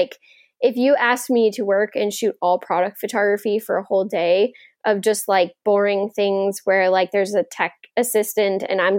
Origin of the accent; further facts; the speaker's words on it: Texas, United States; I mean, growing up in Texas, we didn't have water. So I'm always wanting to be by the water.